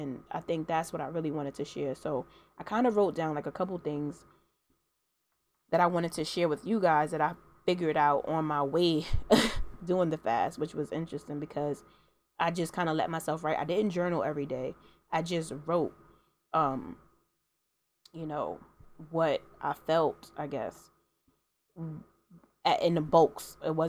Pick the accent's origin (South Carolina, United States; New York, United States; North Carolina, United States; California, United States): New York, United States; Brooklyn; I'm not saying that's like an excuse, but I'm from Brooklyn, East New York to be exact